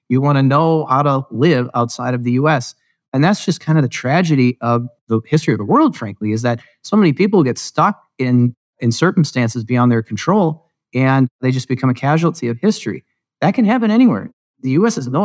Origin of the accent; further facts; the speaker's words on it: United States; And the U.S., I'm American. I was born. I was raised there. I have family there.